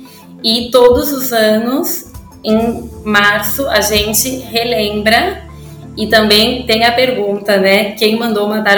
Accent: Brazil; now in Buenos Aires, Argentina; somos brasileiros residentes em Buenos Aires, brasileiros e brasileiras.

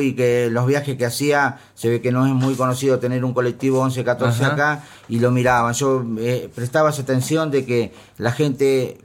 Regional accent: Ituzaingó, Buenos Aires Province, Argentina; soy de Ituzaingó, pero esto, antes de venir vivía a 4 cuadras del obelisco enfrente del Ministerio de Desarrollo Social.

